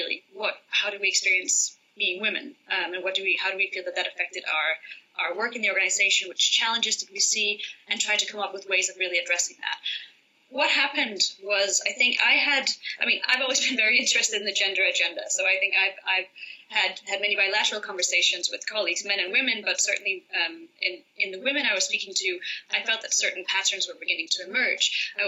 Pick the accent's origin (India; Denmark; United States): Denmark; also born or lived in Geneva; now in Mogadishu, Somalia; I am originally from Denmark, where I've grown up most of my life.